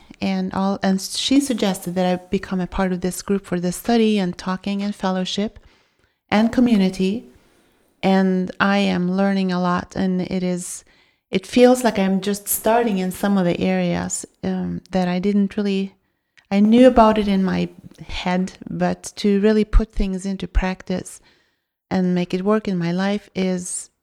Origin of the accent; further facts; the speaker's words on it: Norway; English is a second language; now in United States; I came from a background from Norway several years ago, and I have been going to regular churches in the States for many years